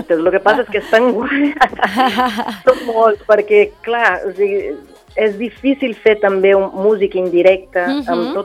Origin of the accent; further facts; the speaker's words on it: Minas Gerais, Brazil; Catalan is a second language; Però encara que soc de Minas Gerais